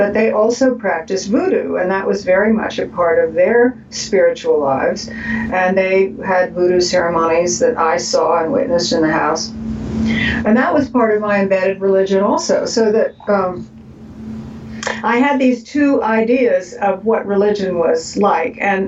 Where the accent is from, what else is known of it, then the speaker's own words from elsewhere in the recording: Savannah, Georgia, United States; born there; also born or lived in Statesboro; And I was born in Savannah and spent my summers in Statesboro, particularly during the war, World War II and the Korean War, when my father was away fighting.